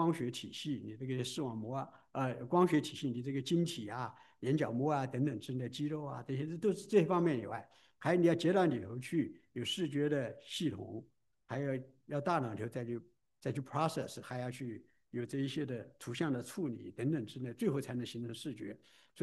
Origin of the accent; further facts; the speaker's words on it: China; 因为我们中国人说，哦，我们在北京那边找到北京猿人了